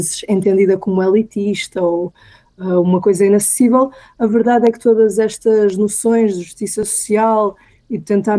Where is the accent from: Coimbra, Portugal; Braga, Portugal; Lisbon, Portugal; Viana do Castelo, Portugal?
Viana do Castelo, Portugal; Arcos de Valdevez; na zona de Ponta da Barca, Arcos de Valdevez, de onde eu sou natural